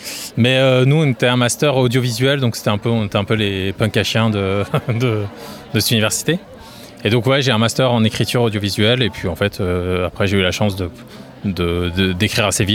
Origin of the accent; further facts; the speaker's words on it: Lyon, Auvergne-Rhône-Alpes, France; Je viens de Lyon